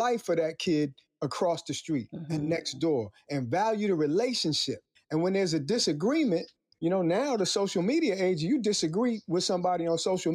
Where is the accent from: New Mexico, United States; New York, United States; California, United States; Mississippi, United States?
New York, United States; Brooklyn; I was a little kid growing up in East New York.